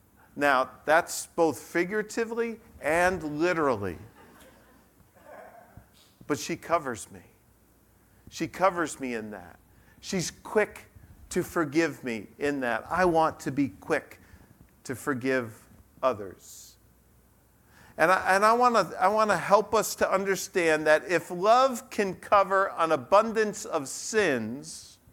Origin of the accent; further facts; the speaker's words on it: United States; A wooden boat that looked much like the boat my dad had when I grew up on Long Island Sound in the late 70s.